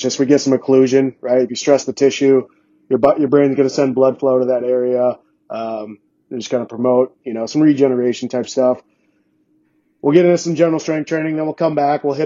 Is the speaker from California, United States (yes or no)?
no; South Dakota, United States; I grew up in South Dakota where it snows 9 months a year.